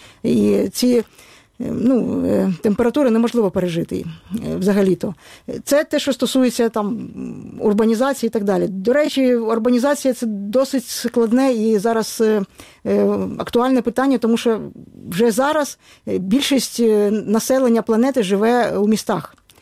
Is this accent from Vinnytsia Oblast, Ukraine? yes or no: no; Kyiv, Ukraine; born there; я в Києві народилася і в Голосіївському лісі здавала нормативи з лиж.